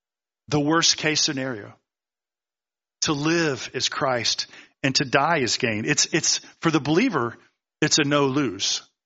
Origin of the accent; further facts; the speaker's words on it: the South, United States; And I was going to college in Boston. I grew up in the South, so it was frightening to go to a big city, cultural melting pot, Boston, Massachusetts, and I was frightened.